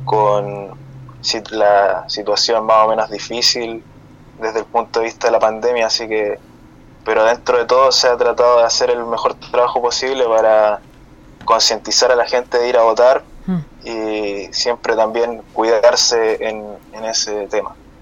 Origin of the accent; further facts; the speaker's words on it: Chile; lo cual en la práctica trae muchos inconvenientes para el desarrollo de la vida como chilenos